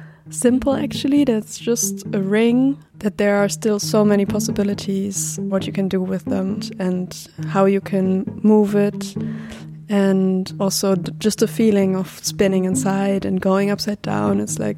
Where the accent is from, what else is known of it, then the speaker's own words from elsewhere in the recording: Germany; I'm a circus artist. I do seer wheel. I'm 25 years old now, and I'm from Germany.